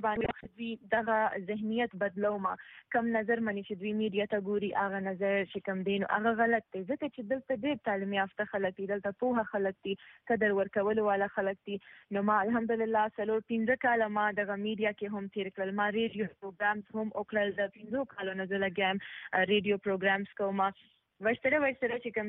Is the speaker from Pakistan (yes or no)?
yes; Peshawar, Khyber Pakhtunkhwa, Pakistan; کوم سیمې سره تعلق دی نو هغه سیلیکوټ دی سیلیکوټ په هزاره ډیویژن کې راځي خو زه زیږیدلې په پېښور کې یم از لویا شوی زما تعلیم هر څه په پېښور کې شوی دی